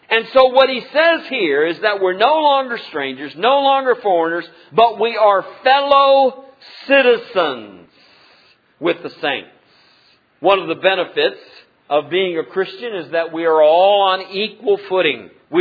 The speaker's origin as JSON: {"language": "English", "region": "Illinois", "country": "United States", "said": "And I don't know whether I'm proud I'm from Illinois anymore or not."}